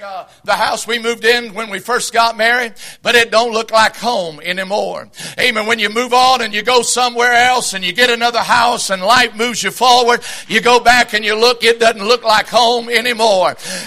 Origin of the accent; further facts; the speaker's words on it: Dayton, Ohio, United States; I grew up in Dayton, Ohio. I grew up in Dayton, Ohio, and I grew up at the end of Sesame Street. I really did. My address growing up was 7001 Summerdale Drive in Dayton, Ohio. Hewer Heights, actually.